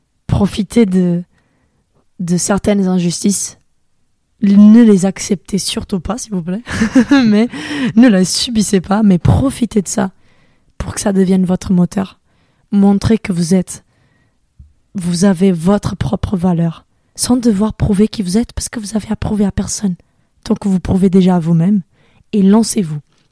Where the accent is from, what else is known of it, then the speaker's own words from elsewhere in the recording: Portugal; now in France; j'ai choisi de rejoindre mon père en France parce que je suis portugaise